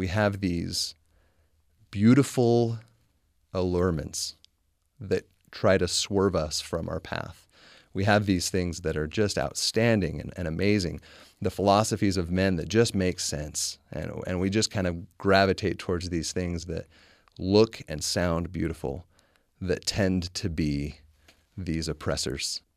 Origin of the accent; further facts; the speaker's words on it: Provo, Utah, United States; from Provo